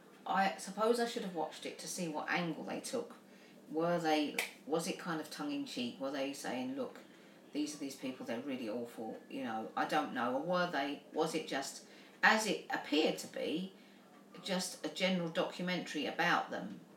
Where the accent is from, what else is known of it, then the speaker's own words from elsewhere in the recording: United Kingdom; Obviously, I'm British